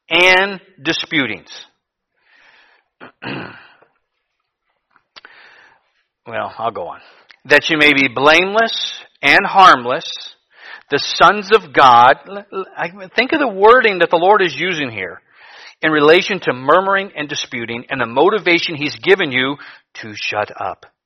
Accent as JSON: {"language": "English", "town": "Cleveland", "region": "Ohio", "country": "United States", "tie": "born or raised there", "said": "I grew up in Cleveland. I was never thinking one day, hey, I want to go live in the jungle."}